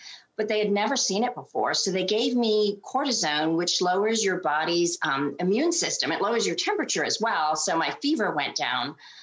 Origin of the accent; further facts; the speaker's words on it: India; born there; I was born in India to Christian parents.